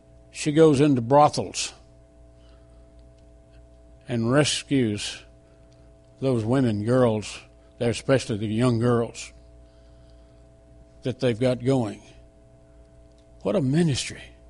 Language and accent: English; Texas, United States; I am from Texas, and we keep drilling till we hit oil.